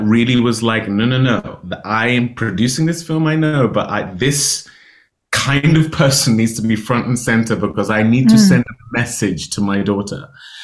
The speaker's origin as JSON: {"language": "English", "country": "Nigeria", "said": "obviously as a Nigerian, but also as a father to a girl"}